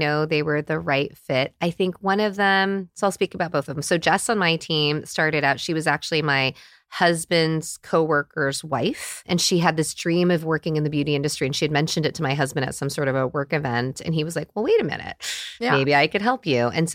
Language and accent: English; United States; I'm in my 40s and I grew up in America, all these things.